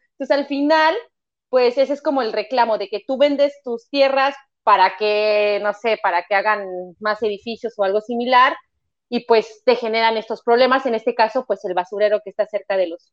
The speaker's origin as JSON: {"language": "Spanish", "town": "Tláhuac", "region": "Mexico City", "country": "Mexico", "said": "pues yo soy de Tláhuac"}